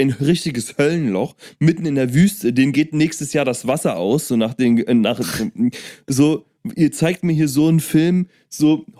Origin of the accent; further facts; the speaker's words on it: Germany; Ich komme nicht mal aus Amerika, ich bin Deutscher, also ich bin nur zum Urlaub machen hier.